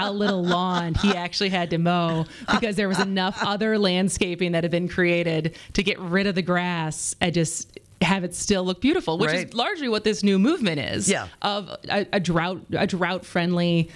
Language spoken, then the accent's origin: English; Madison, United States; because the house we moved into that I grew up in Madison, it was kind of on a hill.